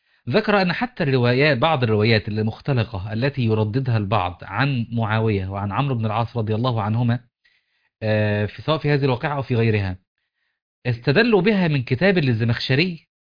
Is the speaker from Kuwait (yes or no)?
no; Egypt; هذا الصحابي العلم الذي له فضل علينا كمصريين